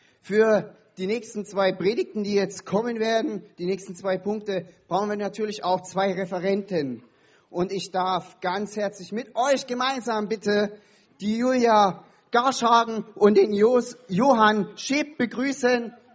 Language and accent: German; Netherlands; Ich bin ein Holländer.